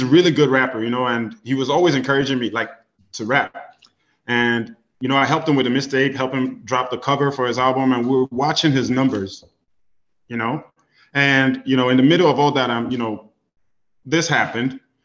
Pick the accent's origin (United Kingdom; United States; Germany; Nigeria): Nigeria; And I said, I'm from Nigeria.